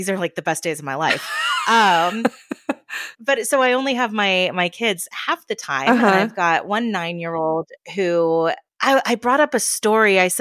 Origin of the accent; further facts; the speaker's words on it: United States; I say it Fermi, but that's because I'm an American and we pronounce everything incorrectly.